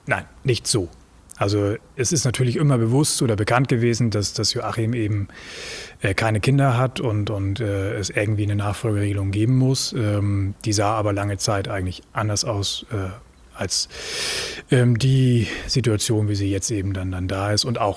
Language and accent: German; Langenhorn, Schleswig-Holstein, Germany; ganz einfach und komme hier aus Langhorn, wo wir jetzt auch gerade sitzen, in unserem Möbelhaus bei der Bischoff Home Company neuerdings. Bin mittlerweile 30 Jahre alt.